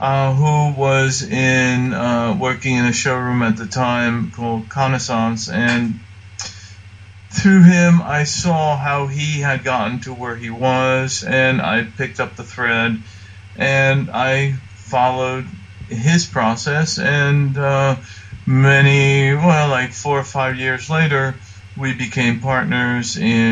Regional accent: Cuba; now in United States; I come from Cuba. My family moved to the U.S. as refugees in 61.

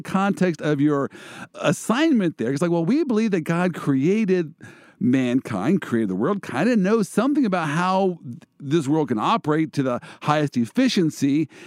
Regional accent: Kansas City, Missouri, United States; Of course, you know I'm from Kansas City. I'm talking about smoking barbecue.

